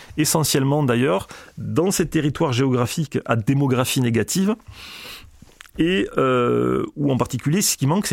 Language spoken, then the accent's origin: French; Albi, Occitanie, France; moved away as an adult; now in Paris, France; moi je suis d'Albi dans le Tarn, et je n'attendais qu'une chose, après le bac, pouvoir me barrer